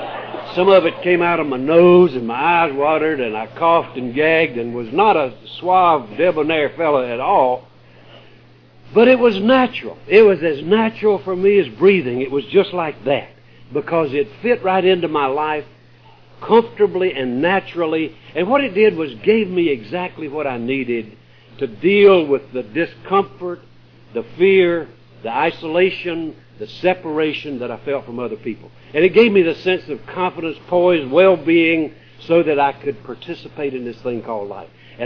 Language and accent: English; South Carolina, United States; born there; I was born up in South Carolina, very close to Georgia, and had a lousy beginning.